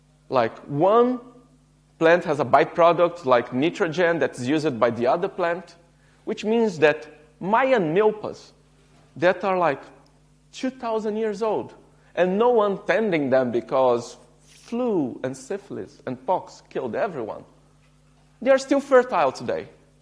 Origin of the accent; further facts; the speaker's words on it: Brazil; I'm from Brazil. We were a colony for a long time.